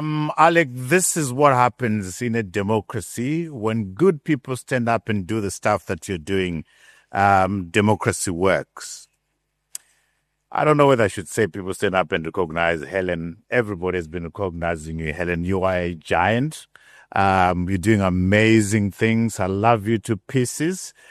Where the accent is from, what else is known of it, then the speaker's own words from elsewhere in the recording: Zimbabwe; also born or lived in South Africa; I'm a Zimbabwean through and through. I love Zimbabwe.